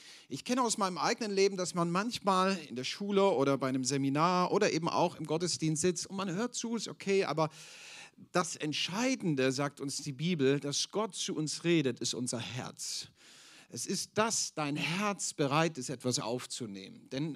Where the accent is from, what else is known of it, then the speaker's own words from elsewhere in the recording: Dresden, Saxony, Germany; born there; Ich bin 40 Jahre alt, bin ursprünglich in Dresden geboren, bin gebürtiger Ossi, lebe aber seit vielen Jahren in der Nähe von Frankfurt am Main